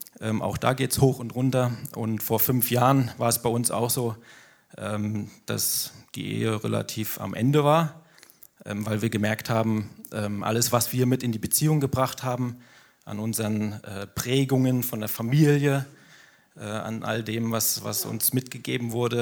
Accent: Rostock, Mecklenburg-Vorpommern, Germany; ich war dann ein halbes Jahr im Praxissemester in meiner Heimat in Rostock und konnte dort nicht zur Jugend gehen, weil bei den Methodisten, wo ich damals beheimatet war, gab es keine Jugend mehr

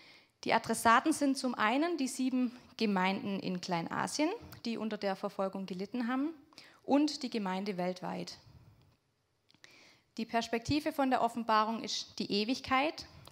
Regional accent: Egenhausen, Baden-Württemberg, Germany; also born or lived in Leonberg; Sind jetzt im Sommer wieder hergezogen ins schöne Egenhausen.

